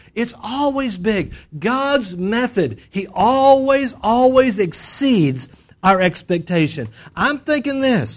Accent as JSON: {"language": "English", "town": "Lubbock", "region": "Texas", "country": "United States", "tie": "born or raised there", "also_born_or_lived": "Moorpark, California", "said": "we grew up around Lubbock, but we lived at that point in this little town called Moorpark, California."}